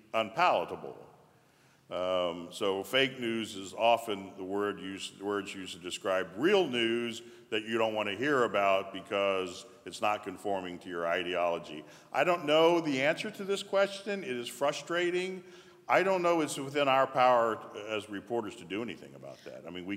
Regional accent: North Carolina, United States; also born or lived in Texas; my friends and relatives that I grew up with in North Carolina and Texas.

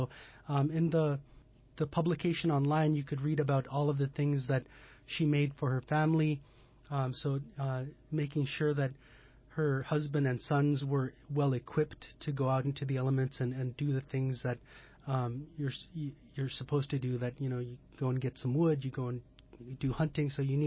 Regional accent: Napaskiak, Alaska, United States; coming from Napaskiak, where we didn't have dance until I was in probably junior high school.

